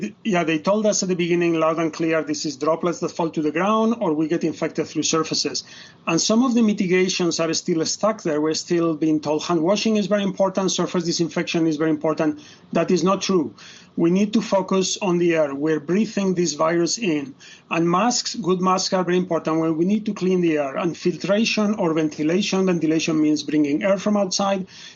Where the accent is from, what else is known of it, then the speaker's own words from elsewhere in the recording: Spain; I'm originally from Spain